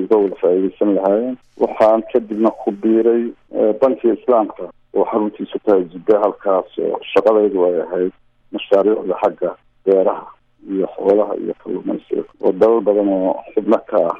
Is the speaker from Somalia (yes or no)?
no; Kenya; anigu waxaan ku dhashay gobolada Koonfureed ee dalka Kenya baareed marka waxbarashadii hore halkaas aan ahaa